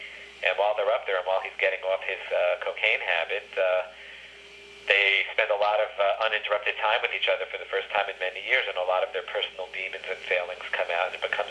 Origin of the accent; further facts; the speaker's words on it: New York City, New York, United States; I come from New York City. We're sort of raised not to bother someone.